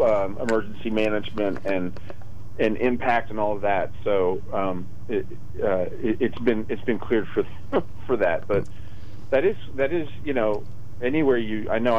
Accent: Tennessee, United States; A tornado, where I grew up in Tennessee, we had tornadoes.

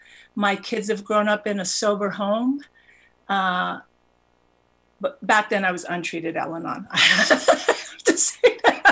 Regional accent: New Mexico, United States; I'm from New Mexico. My family is very well known in New Mexico.

